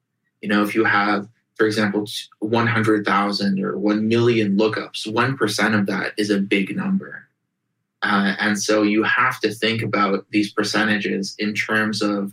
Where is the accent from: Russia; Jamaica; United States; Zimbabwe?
Russia; I grew up in Russia in the early 90s